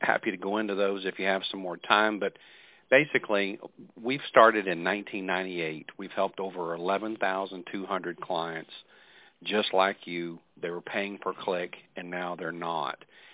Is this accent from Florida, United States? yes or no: no; Texas, United States; Yeah, I'm a Texan, okay.